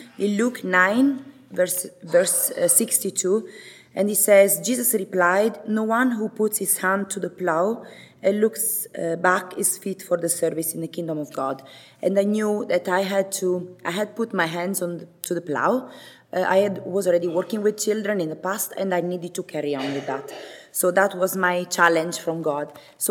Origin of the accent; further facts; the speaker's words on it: Sicily, Italy; And this is my hometown there. It's in the south of Italy.